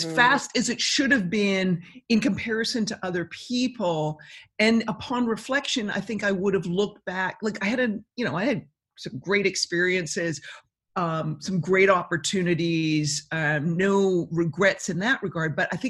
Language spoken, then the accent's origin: English; Canada; So being Canadian